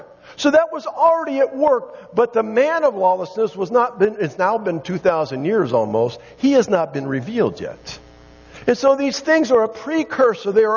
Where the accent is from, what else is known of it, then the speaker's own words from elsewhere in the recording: United States; And as an American, I have seen that shift.